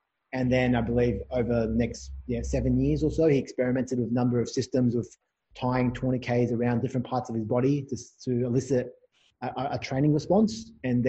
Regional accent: Australia; I am an Australian physiotherapist.

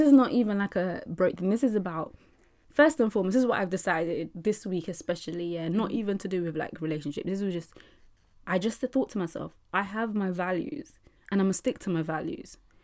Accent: United Kingdom; And I think what I found really interesting about this whole thing is that I'm British and West African. I'm aware of what my West African culture is. I know what the patriarchy looks like in West Africa.

